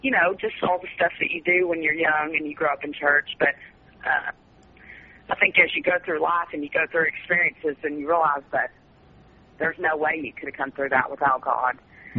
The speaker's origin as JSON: {"language": "English", "town": "Mesquite", "region": "Texas", "country": "United States", "tie": "born or raised there", "also_born_or_lived": "Forney", "said": "Yeah, I grew up in Mesquite, and in my freshman year, we moved out to Forney."}